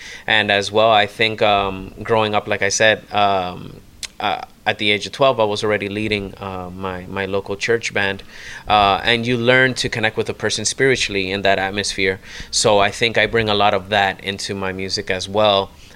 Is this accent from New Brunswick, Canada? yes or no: no; Toronto, Ontario, Canada; You know, growing up in Toronto, it's very multicultural, as Montreal is.